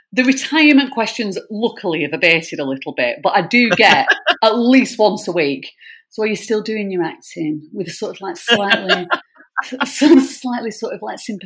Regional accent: North West England, United Kingdom; I'm a northerner. I'm from Lancashire.

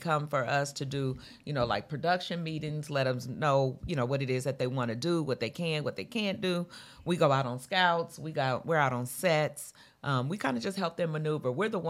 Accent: California, United States; And so most of my clients wore the silk press because we're from California.

